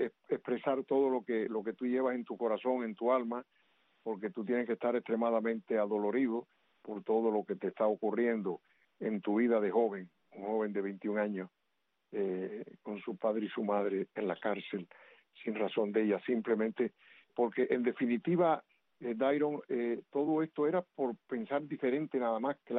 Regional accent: Cuba; le pedimos que reflexionen, que sepan que todos somos cubanos

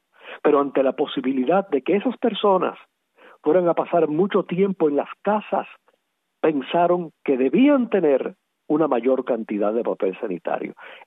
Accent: Cuba; si somos cubanos

